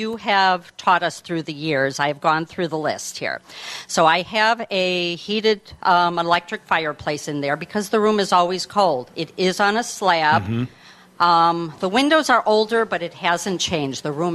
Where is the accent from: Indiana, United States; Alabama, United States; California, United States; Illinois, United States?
Illinois, United States; Schaumburg; Good morning, Lou. … from Schaumburg.